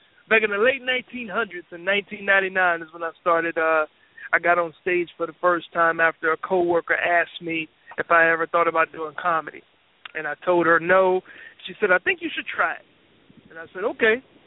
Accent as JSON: {"language": "English", "town": "Austin", "region": "Texas", "country": "United States", "moved": "as an adult", "lives_now": "Hampton Roads, United States", "said": "I'm originally from Austin, Texas, and I'm in the Virginia, the Hampton Roads area by way of being in the Navy back almost 20 years ago."}